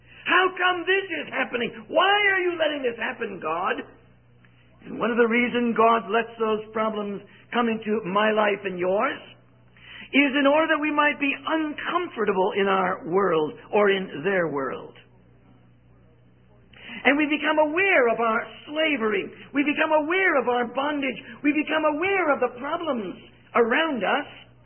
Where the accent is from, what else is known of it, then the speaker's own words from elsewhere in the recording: India; and I come from India, where the annual per capita income is about $300